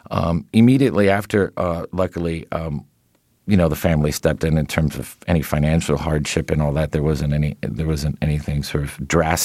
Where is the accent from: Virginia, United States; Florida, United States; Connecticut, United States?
Florida, United States; Miami; born or raised there